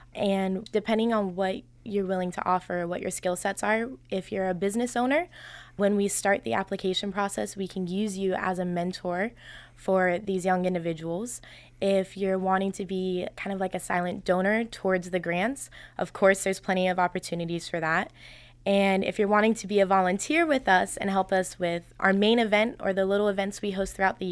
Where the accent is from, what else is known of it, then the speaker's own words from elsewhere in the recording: Vero Beach, Florida, United States; So Indian River County, I was born and raised in Vero Beach. It's where we have three generations there. That's where our family is.